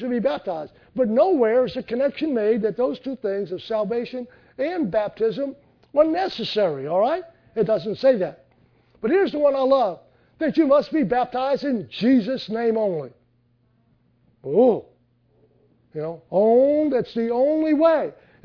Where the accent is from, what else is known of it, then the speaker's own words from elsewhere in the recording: United States; I'm not British, so I don't care about that, all right? I like the New American Standard. I'm American, all right?